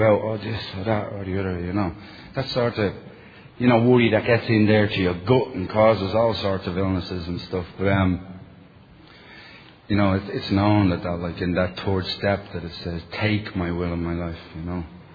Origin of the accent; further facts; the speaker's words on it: Dublin, Leinster, Ireland; With my accent, you know, because my accent is dog shit at home in Dublin.